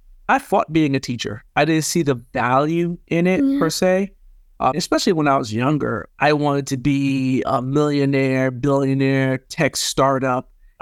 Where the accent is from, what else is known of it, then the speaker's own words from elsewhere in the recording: United States; So I learned English fairly young. It became our dominant language, but my parents still spoke Haitian Creole. I'm Haitian American.